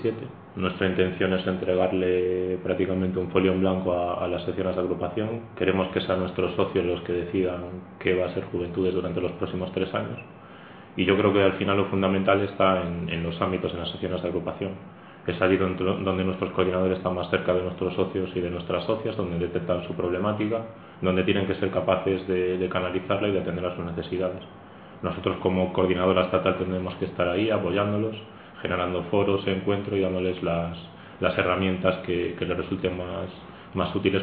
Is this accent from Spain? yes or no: yes; A Coruña, Galicia, Spain; also born or lived in Menorca; Pues un lugar, Menorca. Yo nací allí y a los 2 años ya me instalé en Coruña. Me considero gallego